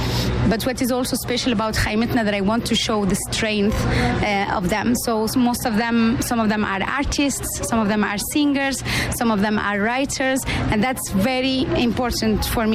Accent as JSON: {"language": "English", "country": "Western Sahara", "tie": "born or raised there", "said": "I'm from Western Sahara, but I was born and I grew up in the Sahrawi refugee camps."}